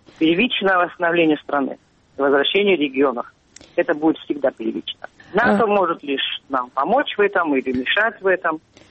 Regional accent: Sukhumi, Abkhazia, Georgia; moved away; родилась и выросла в Сухуми, я вообще абхазская, этническая.

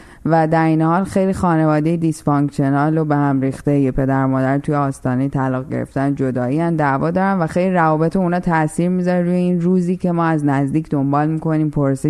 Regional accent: Iran; also born or lived in Chicago; بعد که از ایران اومدم شروع کردم تحصیل توی شیکاگو، SAIC، مدرسه انستیتوی هنری شیکاگو.

